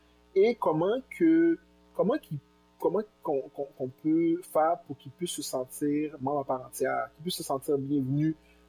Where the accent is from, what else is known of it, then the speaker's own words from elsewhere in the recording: Granby, Quebec, Canada; Moi, parce que je viens de Granby, je viens d'une ville qui avait à l'époque 95% de population blanc francophone.